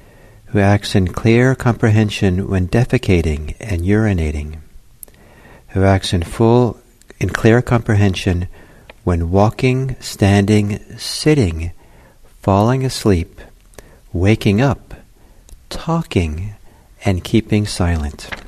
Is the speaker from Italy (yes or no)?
yes; Italy; English is a second language; With an Italian gesture that I learned when growing up in Italy, the fingers coming together.